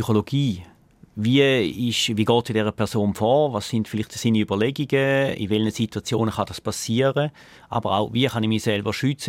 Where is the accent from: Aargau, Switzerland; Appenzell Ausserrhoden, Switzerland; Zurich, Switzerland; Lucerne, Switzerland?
Appenzell Ausserrhoden, Switzerland; Da kann ich jetzt für Appenzell Ausserrhoden reden, wo ich herkomme